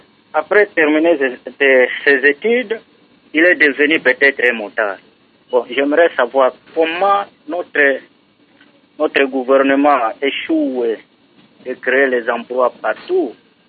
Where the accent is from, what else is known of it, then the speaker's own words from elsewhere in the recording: Haut-Lomami, DR Congo; ce qui cause la fuite des cerveaux ici chez nous au Congo, il a dit c'est par manque de création de l'emploi. Bien sûr, moi je voudrais un peu poser une petite question. C'est comme ici à Kamina